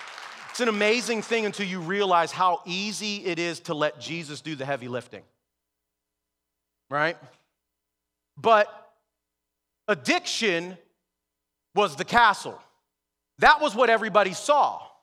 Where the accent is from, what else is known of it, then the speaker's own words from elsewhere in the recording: North Braddock, Pennsylvania, United States; and I grew up here in North Braddock, and all of the people that I knew, the way that you had social interaction was to get high and drunk.